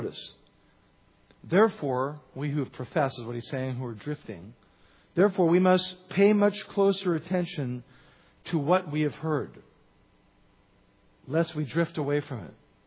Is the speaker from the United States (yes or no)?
yes; Los Angeles, California, United States; not where I grew up in Los Angeles, where they think you're crazy if you say you're a believer.